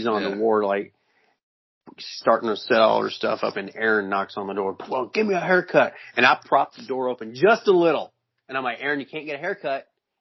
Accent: Floyd Knobs, Indiana, United States; born there; I was born in Indiana.

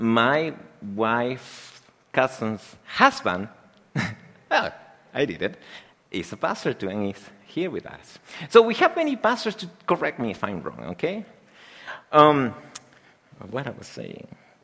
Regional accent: Peru; English is a second language; But there are people here that I have the opportunity to talk with, that I say to them, I'm from Peru, and they say, where is Peru?

